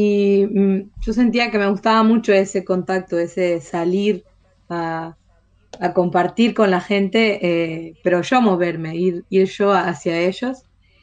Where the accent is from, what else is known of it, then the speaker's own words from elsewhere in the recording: Esperanza, Santa Fe, Argentina; soy de Santa Fe, de la ciudad de Esperanza. Tengo 20 años